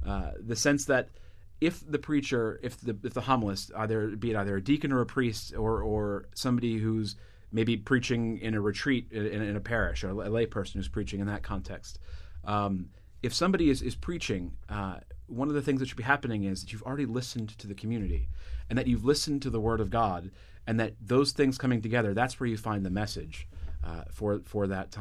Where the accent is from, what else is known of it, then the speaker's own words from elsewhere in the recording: New England, United States; You know, I'm from New England, so I grew up in the United States